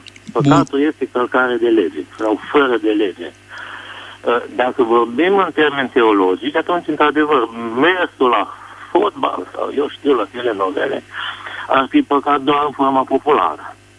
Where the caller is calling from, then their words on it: Arad, Arad County, Romania; din Arad.